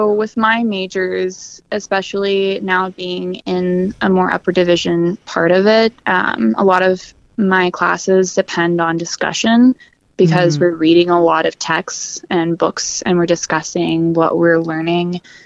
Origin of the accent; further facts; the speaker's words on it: Oregon, United States; now in Bozeman, United States; I am in state. I'm from Oregon, but my freshman year, because my sister was living here, I was able to live off campus and get residency.